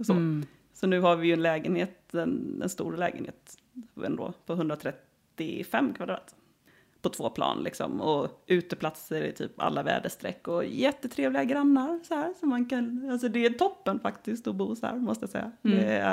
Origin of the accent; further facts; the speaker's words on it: Jönköping, Jönköping County, Sweden; now in Stockholm, Sweden; Jag är smålänning, jag vet inte om det hörs, men jag kommer från Jönköping och har bott i Stockholm i 8 år ungefär.